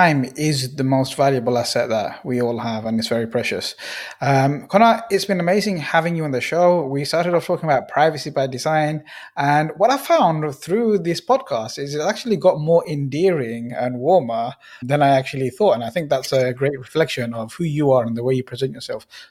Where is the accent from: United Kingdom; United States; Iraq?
United Kingdom; North West England; born there; So I was born just outside of Manchester in a small village, right?